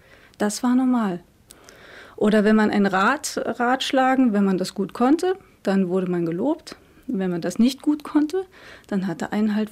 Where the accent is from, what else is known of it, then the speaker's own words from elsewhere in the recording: Germany; Wir waren als Kinder in der DDR sehr ernst genommen und ein Part der Gesellschaft